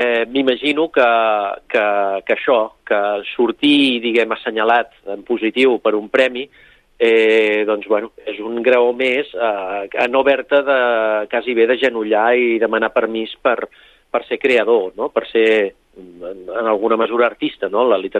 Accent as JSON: {"language": "Catalan", "town": "Castellar del Vallès", "region": "Catalonia", "country": "Spain", "tie": "born there", "said": "la meva mare era amiga de la llevadora, d'una llevadora de Castellar, i ens va fer anar a néixer allà a tots quatre germans."}